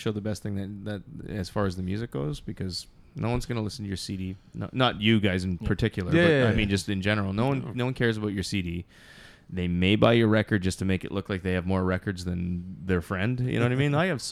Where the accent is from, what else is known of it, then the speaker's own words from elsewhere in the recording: Ontario, Canada; I'm from Teabag.